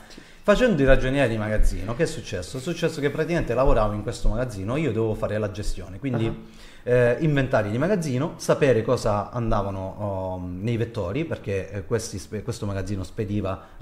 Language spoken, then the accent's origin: Italian; Calabria, Italy; io essendo calabrese, mi hanno offerto un lavoro come ragioniere di magazzino.